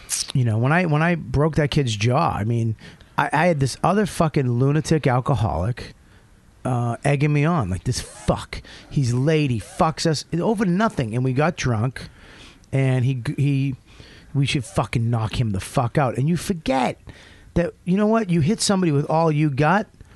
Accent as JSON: {"language": "English", "town": "Boston", "region": "Massachusetts", "country": "United States", "said": "And it scared the fuck out of me because I'm from Boston. You drink at a park."}